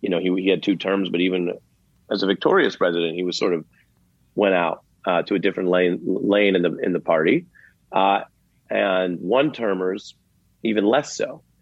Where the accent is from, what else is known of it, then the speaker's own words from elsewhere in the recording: Queensbridge, New York, United States; We're from Queensbridge, right around the corner of us New Yorkers.